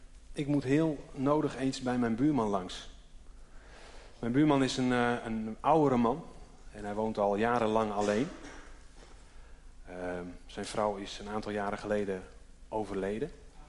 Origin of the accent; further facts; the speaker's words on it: Drachten, Friesland, Netherlands; born there; ik ben geboren in Drachten.